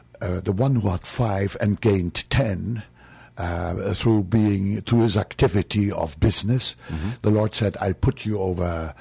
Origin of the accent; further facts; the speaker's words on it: Germany; I come from Germany, and I emphasized my Germanness